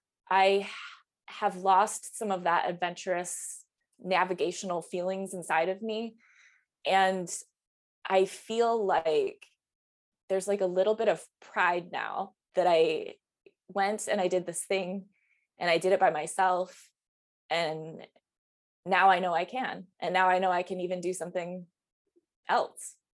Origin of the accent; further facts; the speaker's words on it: Michigan, United States; So I ended up going to art school after high school. I'm from Michigan.